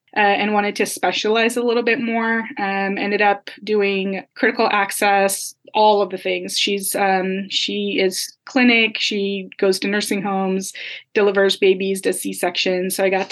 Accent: Kansas City, United States; So I am from the Kansas City area, and I found out about it.

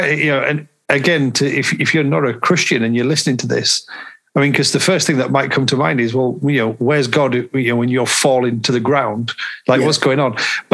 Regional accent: Dewsbury, Yorkshire and the Humber, United Kingdom; Not yet. No. It would say Dewsbury, I think, probably.

